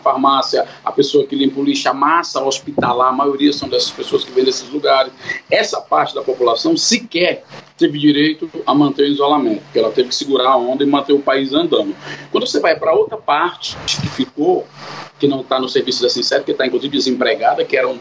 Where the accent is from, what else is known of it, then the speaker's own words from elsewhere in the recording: Fortaleza, Ceará, Brazil; Eu sou aqui de Fortaleza, Ceará